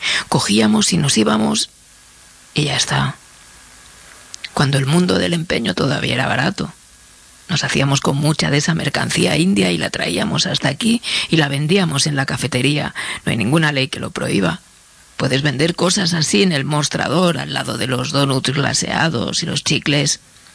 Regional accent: Las Cruces, New Mexico, United States; Yo nací y crecí allí, cerca de Las Cruces, cerca de la región de Llano Estacado.

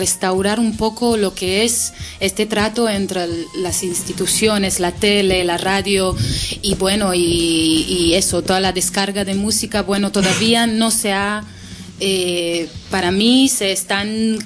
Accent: Israel; Spanish is a second language; Yo vengo de Israel y de toda la vida me dicen

